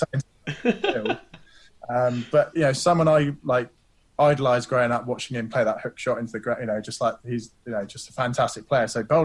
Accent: South East England, United Kingdom; there's a few guys I grew up in Hampshire

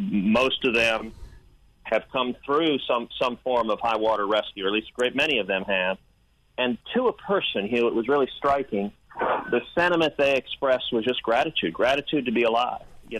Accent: Houston, Texas, United States; I grew up in Houston, and we've seen a number of hurricanes. That's part of living on the Gulf Coast.

